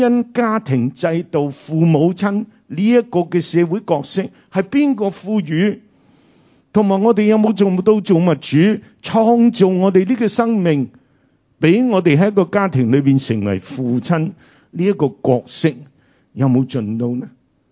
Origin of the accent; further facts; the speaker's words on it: China; 我哋中國人有句話叫長兄作父。